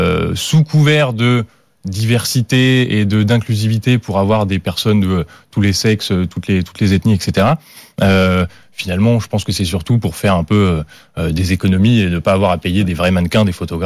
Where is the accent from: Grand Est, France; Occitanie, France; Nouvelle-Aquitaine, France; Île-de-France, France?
Île-de-France, France; Paris; moi, je suis un produit du terroir parisien.